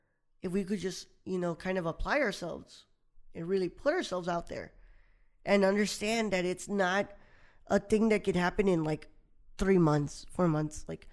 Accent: Houston, Texas, United States; And sadly, you know, I love my hometown. But Houston, I got so many people who are already, you know, kind of down to do something.

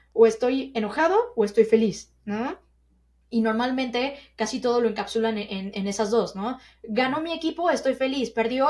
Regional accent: Mexico; nuevas para a lo mejor nosotros como mexicanos, porque algo que he visto es que en otros países eso está un poco común.

